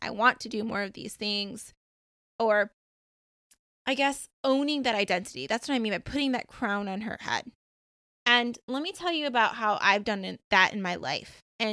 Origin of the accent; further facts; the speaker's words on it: Michigan, United States; So I'm originally from Michigan, West Michigan area. I used to have a house in Holland, Michigan, over by Lake Michigan, which I really loved.